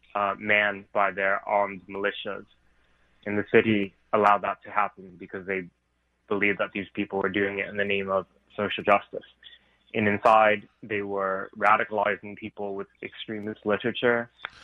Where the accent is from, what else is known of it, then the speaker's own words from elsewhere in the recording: Portland, Oregon, United States; Portland was particularly brutal. That's my hometown.